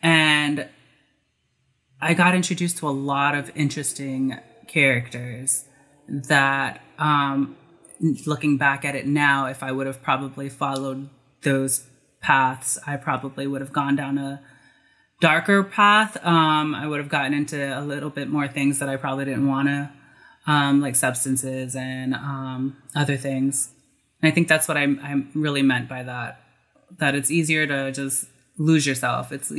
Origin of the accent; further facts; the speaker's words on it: New York, United States; So I've noticed that having the pleasure of being born here, I've been able to be around a bunch of different influences, a bunch of different cultures, perspectives.